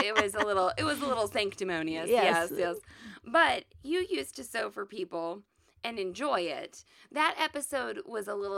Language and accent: English; Midwest, United States; We're from the Midwest. We're in the middle of the country, middle of the United States.